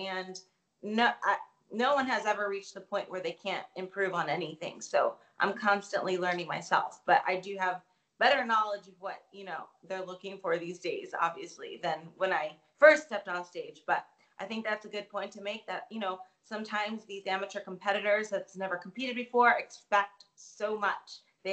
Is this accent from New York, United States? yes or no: no; Ohio, United States; which was a super special win to me because it was in my home state of Ohio and it was such a big deal.